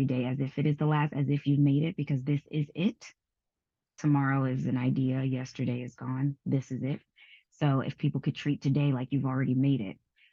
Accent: New York, United States; now in Los Angeles, United States; I'm a New York girl, and I did my 20 plus years in New York, and I'm just not built for that anymore.

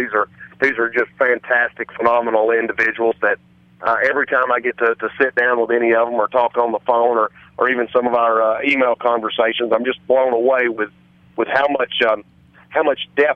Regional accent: Tennessee, United States; He's from Missouri. I'm from Tennessee

